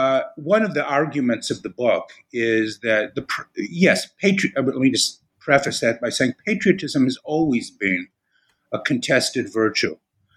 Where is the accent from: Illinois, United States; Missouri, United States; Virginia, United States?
Illinois, United States; Chicago; If you want some background, I'm originally from Chicago.